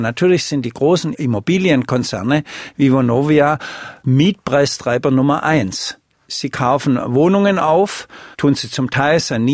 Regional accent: Stuttgart, Baden-Württemberg, Germany; Naja, zum Beispiel in Stuttgart, wo ich herkomme

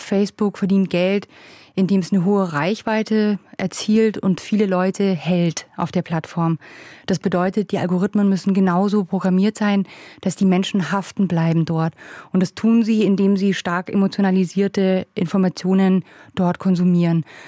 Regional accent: Bavaria, Germany; Ich bin im Chiemgau aufgewachsen, total schönes Fleckchen.

